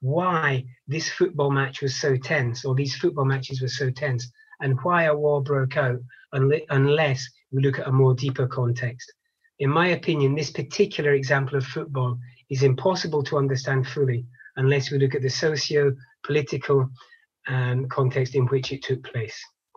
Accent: Glasgow, Scotland, United Kingdom; When I was a kid, I was brought up in Glasgow

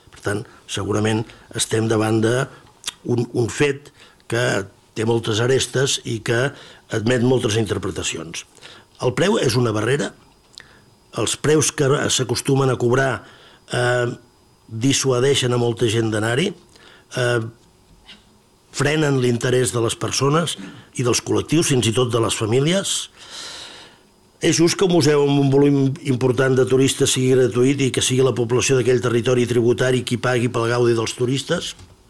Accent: Catalonia, Spain; I vostè d'on ve? Vinc de Catalunya.

